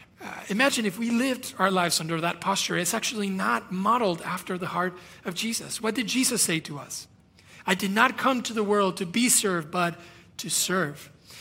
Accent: Guatemala; first language Spanish; English is a second language; I'm from Guatemala, Spanish is my first language, B's and V's are hard

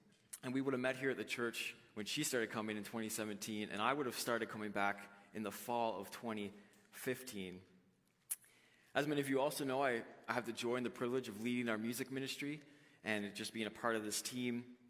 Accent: St. John's, Newfoundland and Labrador, Canada; I was born here in St. John's in Newfoundland. And yes, for all you Newfoundlanders out there, that means I'm a townie, and I'm proud of it.

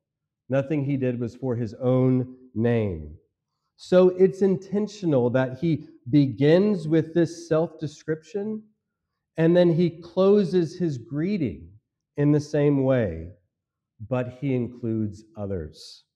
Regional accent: Texas, United States; So I began to respond to this question I receive often by saying, I hail from the great state of Texas.

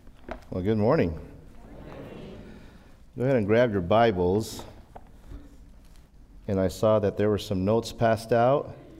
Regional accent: Vallejo, California, United States; And in growing up in Vallejo, one of the things I like to say is, please do not hold that against me.

